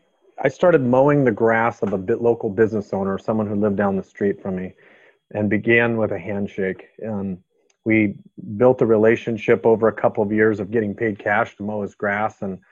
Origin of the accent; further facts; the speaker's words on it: Seattle, Washington, United States; Well, in our states and in our home, we're from Seattle, so we have a beautiful mountain range, the Cascade Mountain Range just east of us.